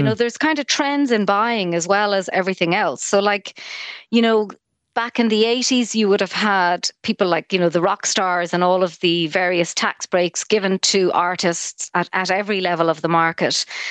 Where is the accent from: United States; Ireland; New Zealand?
Ireland; Achill; also born or lived in Donegal; so I grew up in Achill and Donegal.